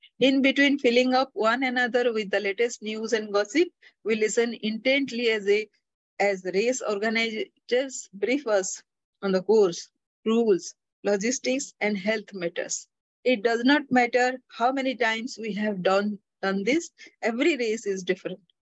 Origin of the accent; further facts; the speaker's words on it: Singapore; With supreme assuredness, I announce that I'm from Singapore and hence very accustomed to the heat.